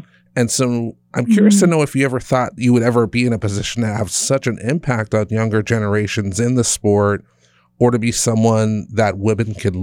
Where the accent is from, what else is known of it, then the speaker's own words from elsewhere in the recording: Hawaii, United States; because we grew up in Hawaii and we're raised in a way that we just do the best we can.